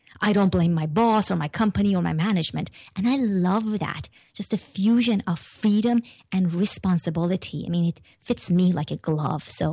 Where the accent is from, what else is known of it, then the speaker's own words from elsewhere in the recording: Iran; I'm from Iran and the Middle East